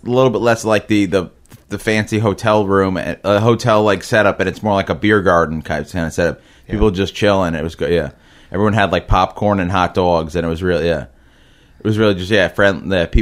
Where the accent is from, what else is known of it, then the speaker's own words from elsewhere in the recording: New York, United States; Yeah, I was from New York.